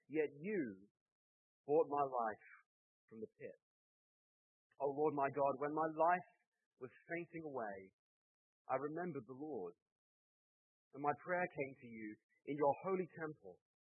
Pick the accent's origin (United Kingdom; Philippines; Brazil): United Kingdom; England; now in Massachusetts, United States; Now, I live near the sea in Massachusetts. You're never too far from a beach where I live. And I come from England, which is an island nation where the sea is just part of life.